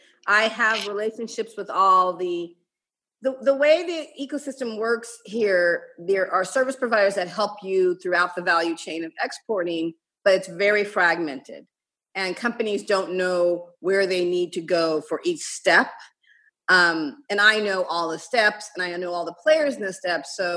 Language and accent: English; Okinawa, Japan; I grew up partly in Okinawa in Japan, and because my dad was in the Air Force